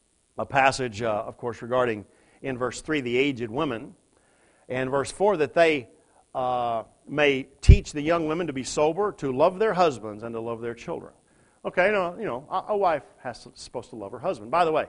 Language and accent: English; Southern United States, United States; I grew up in the Bible Belt. That's what I mean by general rules. In the Bible Belt, that's the kind of Christianity I grew up with.